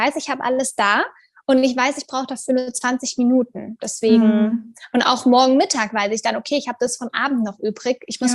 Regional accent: Germany; now in Tel Aviv, Israel; Ich lebe ja in Tel Aviv, bin ursprünglich aus Deutschland, aber ich lebe schon seit vielen Jahren in Tel Aviv.

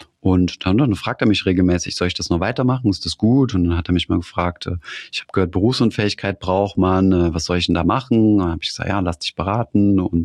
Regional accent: Saarland, Germany; ich komme aus dem Saarland

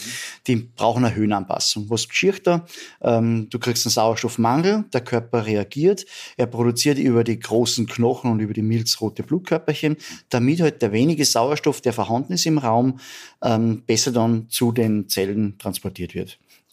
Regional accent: Grundlsee, Styria, Austria; also born or lived in Bad Ischl; geboren in Bad Ischl, aufgewachsen am Grundlsee, lange Zeit

